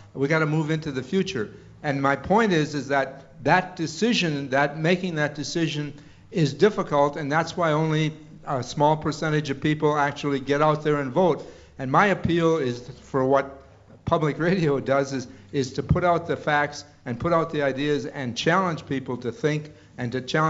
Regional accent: Milwaukee, Wisconsin, United States; also born or lived in Waukesha; I was born in Waukesha, and I served and raised in Milwaukee, so I got dibs here.

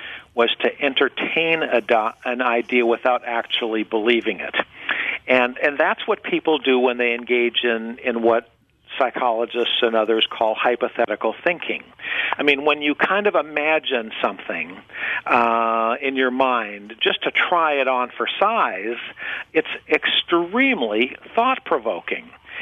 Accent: Midwest, United States; I'm a Midwesterner, as you recall

